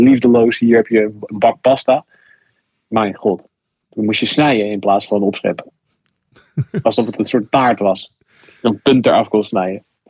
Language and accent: Dutch; Netherlands; Ik kwam uit Nederland en dan ging ik in Spanje koersen.